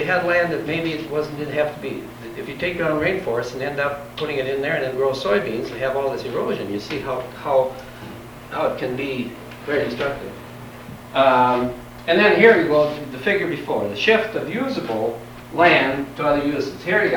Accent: Wisconsin, United States; The problem with that is, in some of the areas I grew up in Wisconsin, is when your topsoil's gone, all you got left is the subsoil, and then you don't have much.

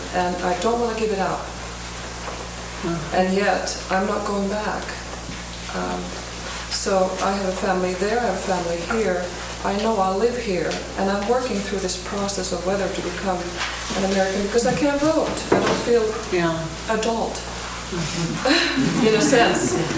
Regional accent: Finland; moved away as an adult; now in United States; I grew up in Finland, and I was 22 when I left, met my former husband in Germany, and I've been here for 25 years

